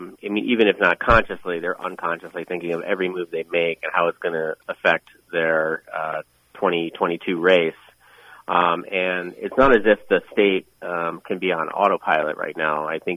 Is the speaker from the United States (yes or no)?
yes; Minnesota, United States; But as a Minnesotan, it certainly concerns me that we'll have a serious gridlock.